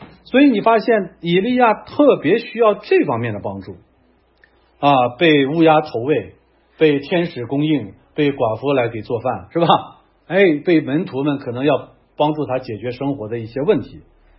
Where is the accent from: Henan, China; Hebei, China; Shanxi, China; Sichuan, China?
Shanxi, China; accent: Shanxi dialect; 用我们山西话说那是馍